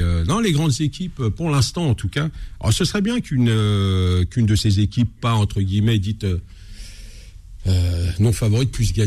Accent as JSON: {"language": "French", "country": "Algeria", "said": "Et pas parce que je suis algérien, hein, que je dis ça, non."}